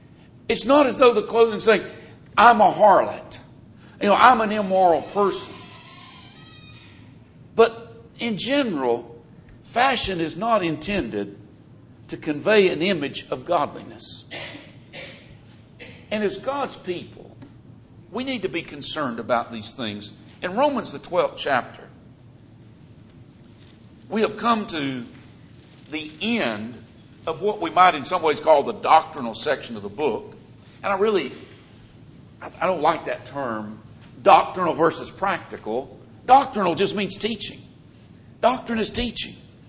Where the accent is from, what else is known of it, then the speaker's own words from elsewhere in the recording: the South, United States; accent: southern; noticed that I speak with what some would consider a southern accent. Do you know how I got my southern accent? I grew up in the South.